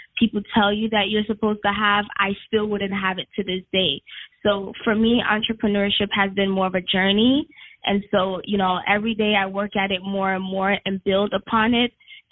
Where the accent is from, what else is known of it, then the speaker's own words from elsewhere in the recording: Ghana; now in United States; Ghana is my home country, and I feel like, you know, I'm fortunate to be a United States citizen, but, you know, I never forget home